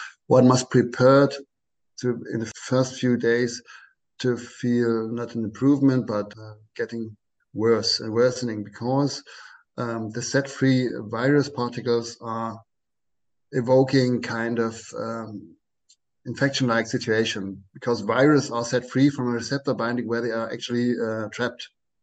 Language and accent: English; Leipzig, Saxony, Germany; I'm in contact with a lot of scientists here in my hometown in Leipzig, in other cities and towns as well in Germany.